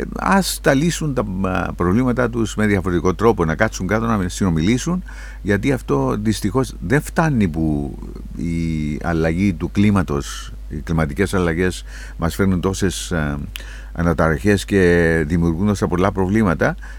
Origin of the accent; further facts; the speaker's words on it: Greece; Όχι επειδή τα ζήσαμε και επειδή είμαστε Έλληνες, αλλά δεν νομίζω.